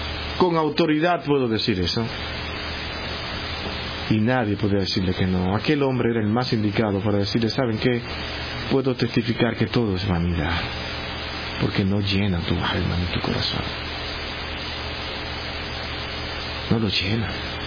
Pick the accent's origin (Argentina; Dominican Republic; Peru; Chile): Dominican Republic; en mi país, República Dominicana